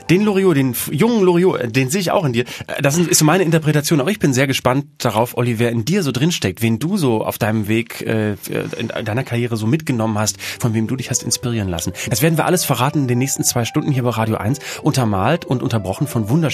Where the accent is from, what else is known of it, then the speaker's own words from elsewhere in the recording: Bremen, Germany; accent: Bremen dialect; mein der Bremer Dialekt ist ja so ein bisschen unauffälliger als der Hamburger.